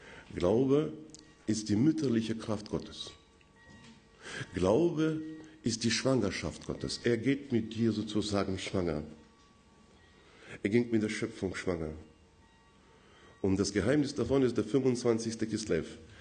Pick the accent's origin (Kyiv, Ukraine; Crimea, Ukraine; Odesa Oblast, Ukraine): Odesa Oblast, Ukraine; Odesa; Ja, ich komme aus der Odessa, nicht?